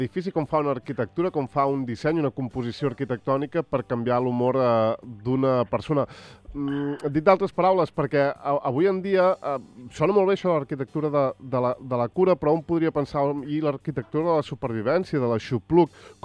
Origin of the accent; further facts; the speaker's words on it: Barcelona, Catalonia, Spain; m'hi havien dut molt quan era petit a Barcelona